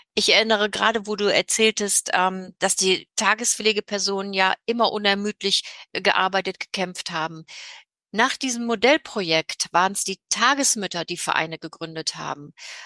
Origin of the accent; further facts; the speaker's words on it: North Rhine-Westphalia, Germany; ich komme hier aus dem Rhein-Kreis Neuss.